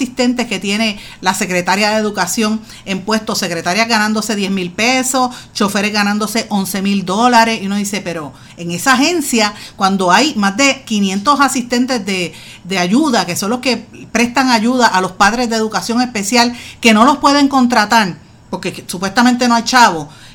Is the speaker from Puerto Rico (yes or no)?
yes; Puerto Rico; Entonces uno tiene que compararse como puertorriqueño. ¿Dónde está Puerto Rico?